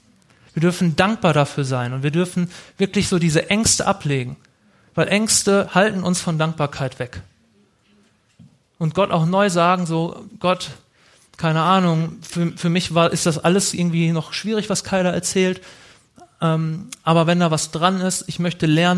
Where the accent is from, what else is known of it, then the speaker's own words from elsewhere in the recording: North Rhine-Westphalia, Germany; Das fällt mir als Ostwestfale, glaube ich, auch besonders schwer.